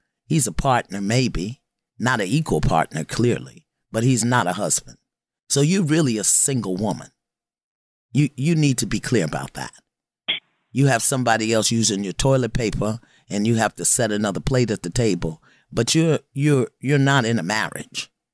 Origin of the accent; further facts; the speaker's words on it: Brooklyn, New York, United States; I'm old school and I'm hardcore and I'm from Brooklyn.